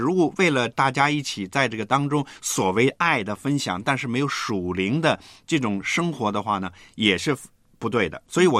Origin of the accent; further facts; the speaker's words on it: China; 跟我们中国人差不多。